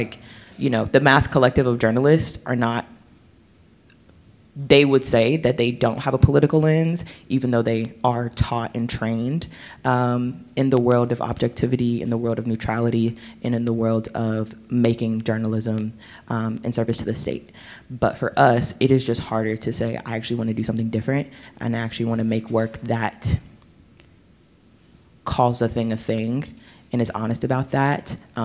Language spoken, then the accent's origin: English; North Carolina, United States; I'm from North Carolina. It's my whole personality, so that's important to know.